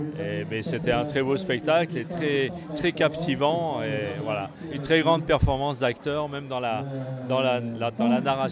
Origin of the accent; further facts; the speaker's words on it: Nancy, Grand Est, France; Nous sommes de Lorraine. Nous sommes de Lorraine. Même de Nancy, d'ailleurs.